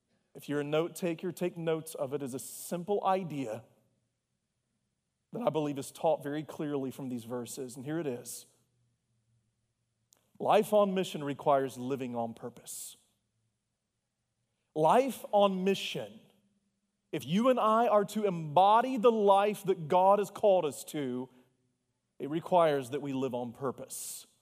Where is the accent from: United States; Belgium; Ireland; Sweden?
United States; the South; I am from the South, and so you can forgive me.